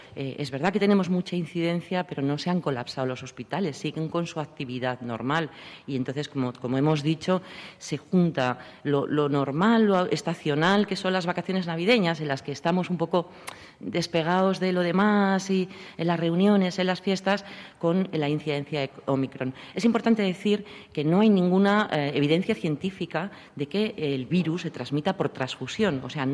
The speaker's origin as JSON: {"language": "Spanish", "region": "Community of Madrid", "country": "Spain", "said": "Somos muchos madrileños."}